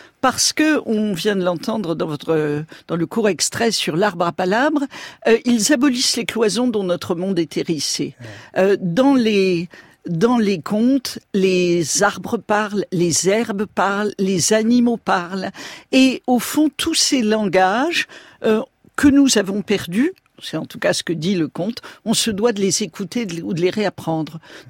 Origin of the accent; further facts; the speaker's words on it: Bamako, Mali; born there; Je suis née à Bamako, ça pourrait être le début d'un conte.